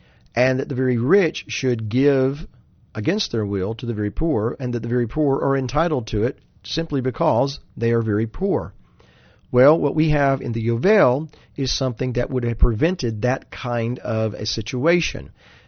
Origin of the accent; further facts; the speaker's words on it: United States; And so I'd like to point out here, as an American